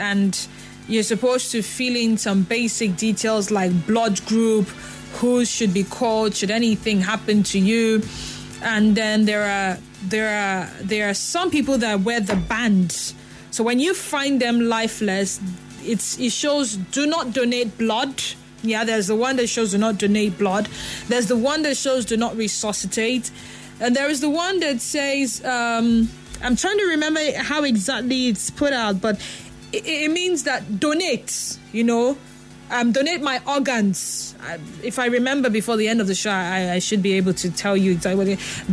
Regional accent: Port Harcourt, Rivers, Nigeria; from Port Harcourt.

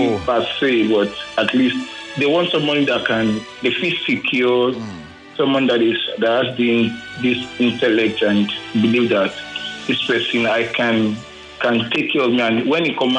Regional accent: Ado, Ogun, Nigeria; Ogun State, around that Ado Ogun State.

